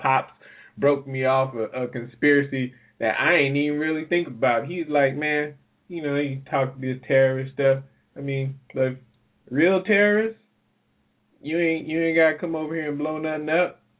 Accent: the South, United States; Well, being that I'm from the South, I've seen those.

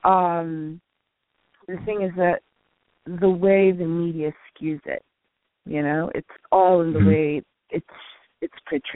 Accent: Brooklyn, New York, United States; I am an American Muslim, born and raised in New York, in Brooklyn.

